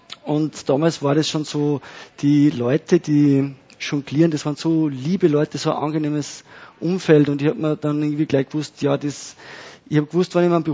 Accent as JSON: {"language": "German", "region": "Upper Austria", "country": "Austria", "accent": "Mühlviertel dialect", "said": "weil ich habe eh so einen Mühlviertler Dialekt."}